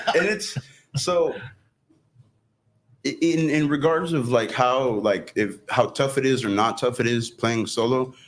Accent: Rio Grande City, Texas, United States; I was born in Rio Grande City, raised. Pretty much in Rio most of my life.

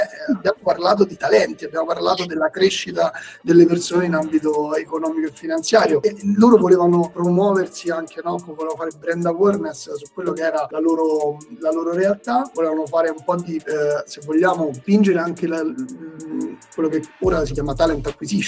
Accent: Rome, Lazio, Italy; che noi siamo di Roma tutti quanti.

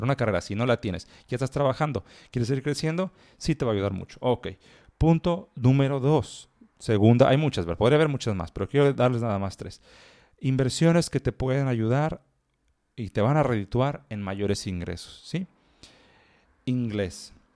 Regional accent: Mexico; Y México, que es de donde yo soy, pues estamos unidos por la frontera.

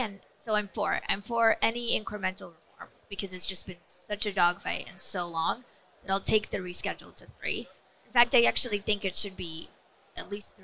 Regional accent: Ohio, United States; I like Ohio a lot. I'm actually from Ohio. Big fan of Ohio.

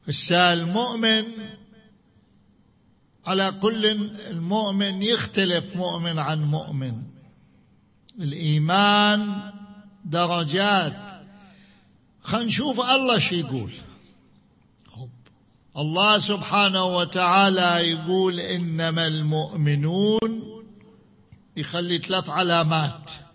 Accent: Najaf, Najaf Governorate, Iraq; قلت له أنا من النجف الأشرف

